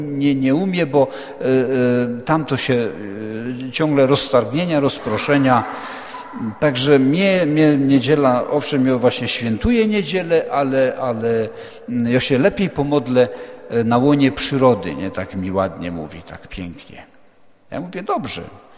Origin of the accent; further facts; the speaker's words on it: Silesian Voivodeship, Poland; u nas na Śląsku się mówiło, łachy na co dzień, na beztydzień i łachy na niedziela.